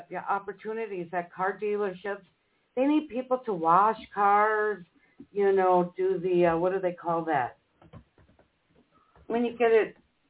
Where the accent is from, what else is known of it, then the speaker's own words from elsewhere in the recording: Duluth, Minnesota, United States; And you know that we're from Duluth.